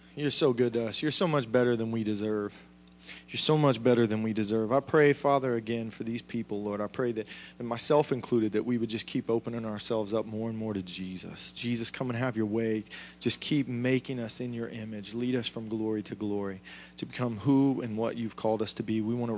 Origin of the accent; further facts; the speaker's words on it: the South, United States; I'm from the South. Fried chicken was like a staple at every...